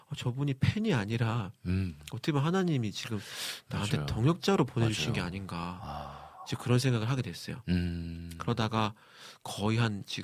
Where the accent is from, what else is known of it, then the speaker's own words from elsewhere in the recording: South Korea; 제가 한국 사람이고 또 일본어도 많이 언어라고 나이도 아직 젊은 편이고